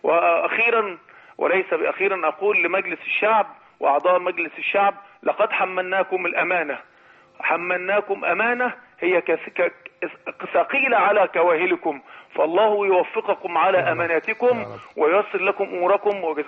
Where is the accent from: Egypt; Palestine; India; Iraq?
Egypt; إحنا مين؟ إحنا مصريين